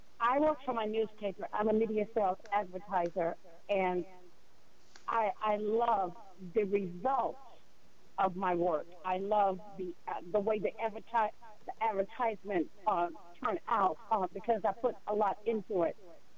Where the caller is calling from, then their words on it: North Carolina, United States; I'm calling from North Carolina.